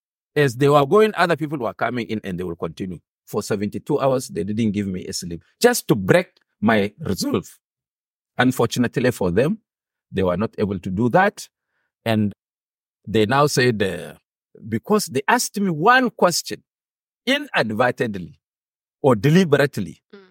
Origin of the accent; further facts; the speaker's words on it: Gashua, Yobe, Nigeria; Because he comes from Umburu, while I come from Gashua. Only 65 kilometers separate us, and we see ourselves as the same people.